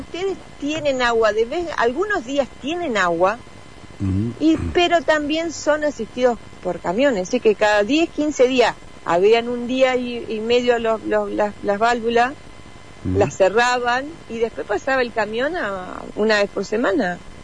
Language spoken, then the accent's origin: Spanish; Bajada Grande, Entre Ríos, Argentina; yo que soy nacida y criada en Bajada Grande